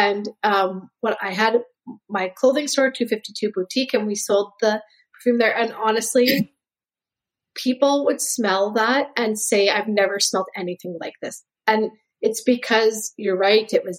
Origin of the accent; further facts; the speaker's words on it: Saskatchewan, Canada; I grew up in Saskatchewan